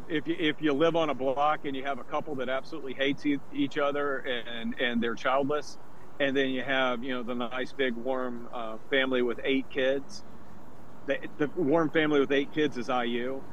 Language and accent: English; Southeast, United States; you know, I'm from the Southeast, so I grew up right in the middle of SEC country